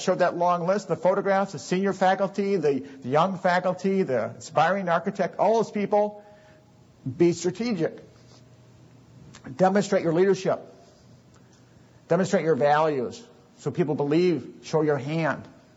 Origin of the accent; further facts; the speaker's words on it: Wisconsin, United States; And I'm from Wisconsin, so I know silos.